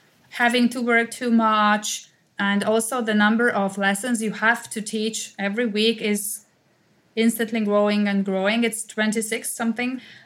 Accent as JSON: {"language": "English", "country": "Hungary", "said": "I'm from Hungary. I'm 49, I can tell you"}